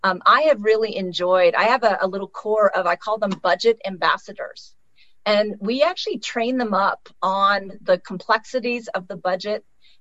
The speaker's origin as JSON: {"language": "English", "town": "Oakland", "region": "California", "country": "United States", "tie": "born or raised there", "said": "what is in the long-term interest of Oakland, my hometown? Because I plan to die here. I plan for my children to be able to stay here and thrive here."}